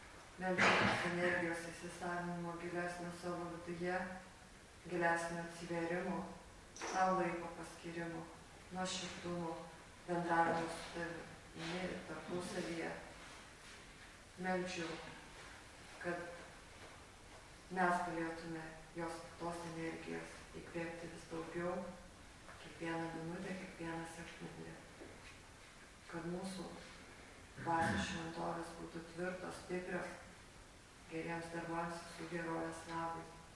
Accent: Samogitia, Lithuania; Ir kaip tikra žemaitė pasakiau, ne, viskas bus gerai.

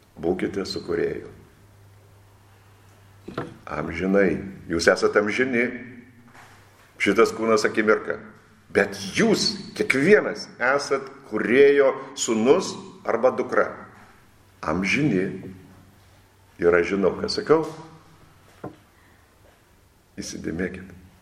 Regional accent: Utena, Utena County, Lithuania; Aš prisimenu, kada dar vaikas būdamas augau Utenoje.

